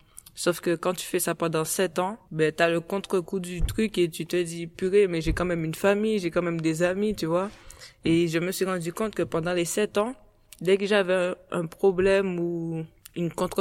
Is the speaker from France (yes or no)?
yes; Caribbean, France; j'ai grandi aux Antilles, donc comme j'ai toujours mangé très local